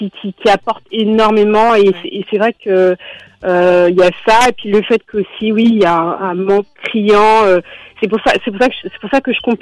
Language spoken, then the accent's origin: French; France; born there; Oui, alors je suis née en France. Ouais. J'ai 39 ans.